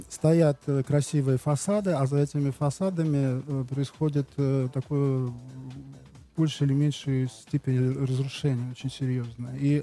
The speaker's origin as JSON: {"language": "Russian", "region": "Saint Petersburg", "country": "Russia", "tie": "born or raised there", "said": "Ну, лично я просто родился и вырос на Васильевском острове, на кадетской линии. Я вот первые годы своей жизни до 12 лет провел на кадетской линии Васильевского острова, в доме, где жил Менделеев, до него до этого жил Крузенштерн."}